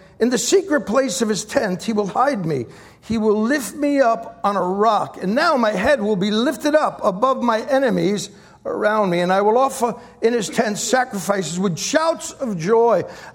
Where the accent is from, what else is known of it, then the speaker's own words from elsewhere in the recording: Bronx, New York, United States; I grew up in the Bronx and a three-room apartment. We had no air conditioning.